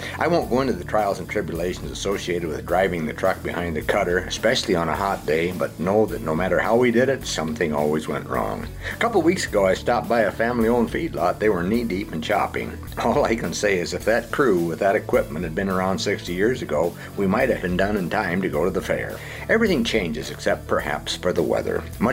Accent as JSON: {"language": "English", "region": "South Dakota", "country": "United States", "tie": "born or raised there", "said": "growing up in Lyman County, South Dakota, all I could think about was cutting silage."}